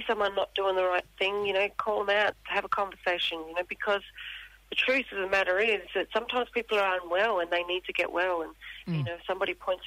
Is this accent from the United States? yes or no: no; Adelaide, South Australia, Australia; So I'm a proud young Kanjara Wirangal woman. I'm from South Australia, Adelaide, Sojourner Way. And I now live on the lands of the people of the Kulin Nation